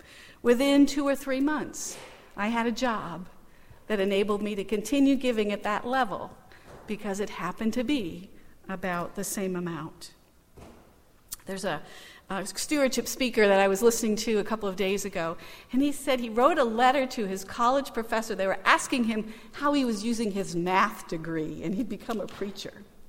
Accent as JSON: {"language": "English", "region": "Maine", "country": "United States", "tie": "born or raised there", "said": "I grew up in Maine, so I knew he was going to need a hat"}